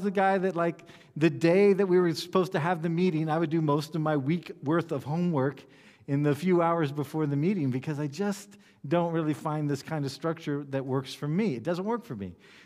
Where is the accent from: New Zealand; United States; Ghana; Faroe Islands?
Ghana; when I was growing up in Ghana. I lived in Ghana in West Africa when I was a child